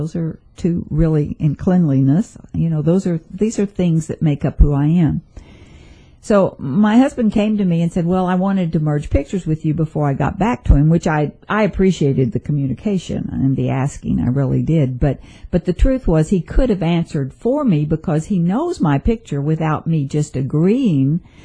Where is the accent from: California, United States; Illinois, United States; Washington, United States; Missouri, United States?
Missouri, United States; There was a lady at home my hometown, a little country town in Missouri.